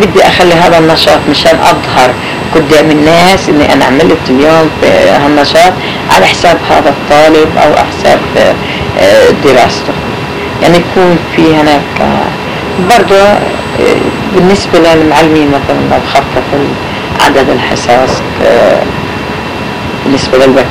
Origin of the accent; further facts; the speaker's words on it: Palestine; انا ابن فلسطين